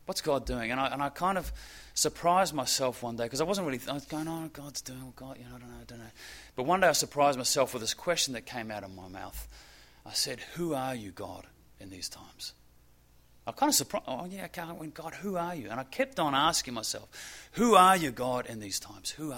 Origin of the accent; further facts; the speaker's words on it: New Zealand; growing up in New Zealand where we went to school in bare feet.